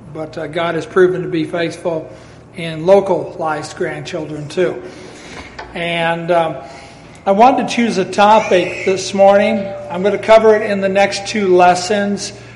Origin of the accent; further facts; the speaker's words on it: Iowa, United States; which is my other half. I'm mostly German. I'm from Iowa.